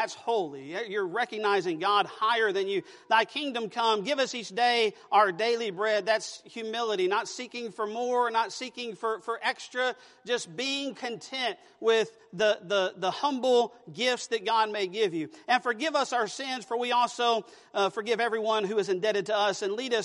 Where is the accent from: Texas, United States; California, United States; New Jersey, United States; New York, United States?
Texas, United States; Houston; now in San Antonio, United States; I grew up in Southeast Texas in the swamp, you know, of Houston. And so now I'm in the hill country in San Antonio, and I love it.